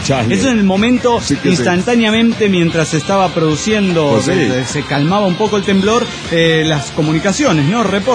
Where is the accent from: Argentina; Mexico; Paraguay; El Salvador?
Mexico; Guerrero; de Guerrero, México.